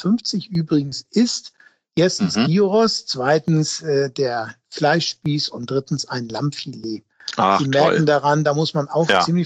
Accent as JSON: {"language": "German", "region": "Hamburg", "country": "Germany", "said": "Aber ich komme ja aus Hamburg-Bergedorf."}